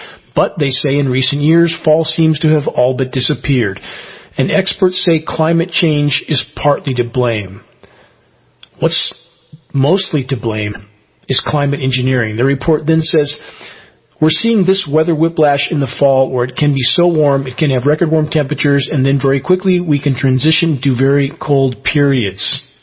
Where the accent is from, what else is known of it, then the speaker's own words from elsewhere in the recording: California, United States; I grew up in the San Gabriel Mountains. I know what snow is like